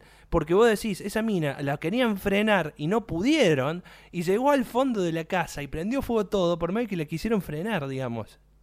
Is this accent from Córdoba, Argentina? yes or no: yes; Río Cuarto, Córdoba, Argentina; No sé lo que están hablando, soy de Río Cuarto.